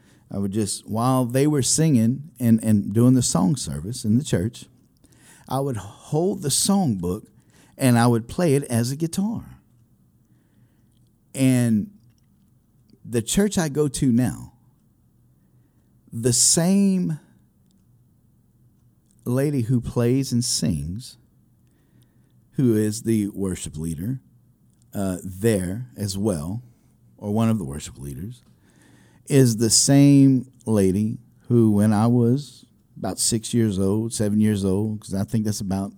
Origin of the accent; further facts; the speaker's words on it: Jennings, Louisiana, United States; So that's just a little bit of history of growing up in Jennings, Louisiana, where I still reside now.